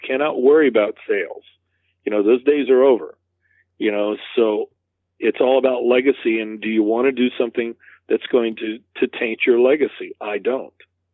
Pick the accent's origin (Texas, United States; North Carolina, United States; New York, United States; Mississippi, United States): New York, United States; being part Native American, and but growing up in New York, you know, I didn't really identify with that part of myself